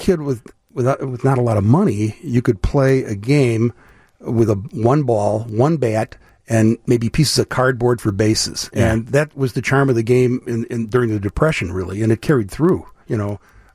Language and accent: English; Illinois, United States; I grew up in Old Town, and I played softball in a cobblestone alley behind Halstead Street.